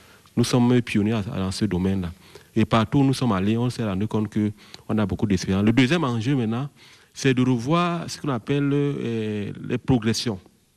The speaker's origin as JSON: {"language": "French", "country": "Cameroon", "said": "chez nous au Cameroun"}